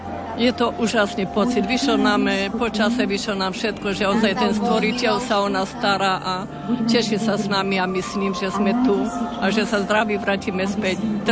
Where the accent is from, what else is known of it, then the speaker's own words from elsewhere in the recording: Svit, Prešov Region, Slovakia; Ja pochádzam ako zo Svitu, spod Tatier.